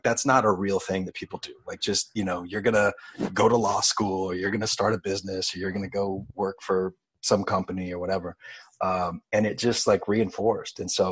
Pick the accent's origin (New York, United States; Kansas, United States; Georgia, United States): Kansas, United States; Emporia; I grew up in Emporia at first, and we had four newspapers delivered to our house.